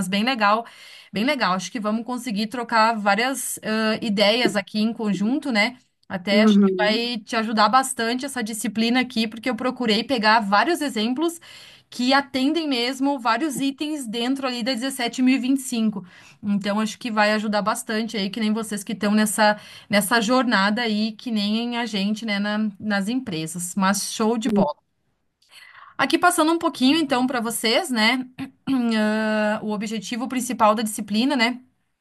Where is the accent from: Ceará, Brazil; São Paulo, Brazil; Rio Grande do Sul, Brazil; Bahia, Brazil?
Rio Grande do Sul, Brazil; Caxias do Sul; Eu aqui, eu sou de Caxias do Sul, Rio Grande do Sul. Então, fica perto de Gramado.